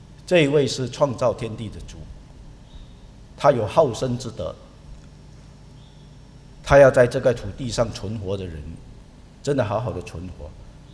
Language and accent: Chinese; Singapore; 我们的政府知道我们新加坡人不光只是能够读书